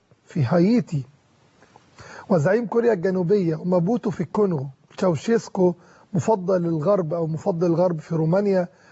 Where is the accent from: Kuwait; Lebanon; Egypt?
Egypt; وكلنا احنا كمصريين